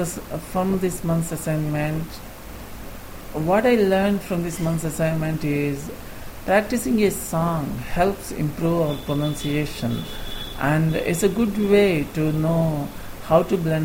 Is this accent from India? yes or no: yes; India; English is a second language; I'm done with my March month's lesson set successfully